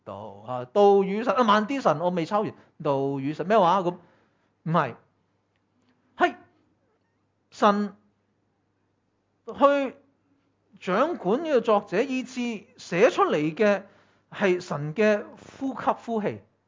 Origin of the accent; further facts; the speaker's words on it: Hong Kong; 尤其是我哋香港人自细就默书噶嘛